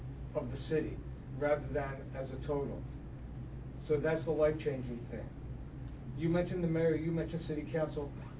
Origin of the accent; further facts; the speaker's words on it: Philadelphia, Pennsylvania, United States; I grew up in South Philadelphia, and I did not look at the city that way.